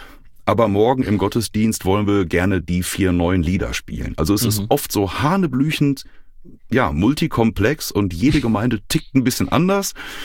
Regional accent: Dortmund, North Rhine-Westphalia, Germany; born or raised there

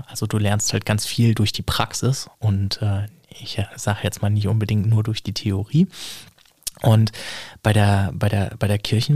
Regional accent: Berlin, Germany; Also für mich ist es hoch als Berliner.

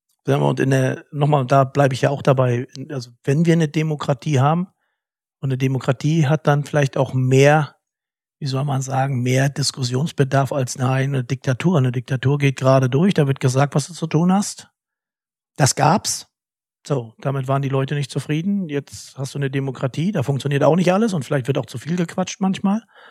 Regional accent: East Germany, Germany; ich bin in der DDR aufgewachsen und die Wende kam 89. Da war ich sehr jung.

